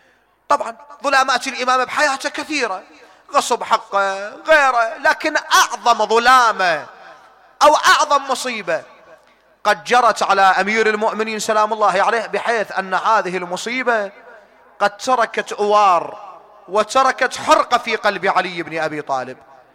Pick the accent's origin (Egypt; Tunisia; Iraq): Iraq; سواء في بلدنا العراق